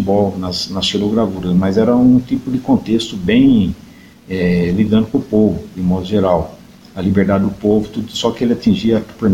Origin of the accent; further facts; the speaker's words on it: Campinas, São Paulo, Brazil; Eu nasci em Campinas, vivi aqui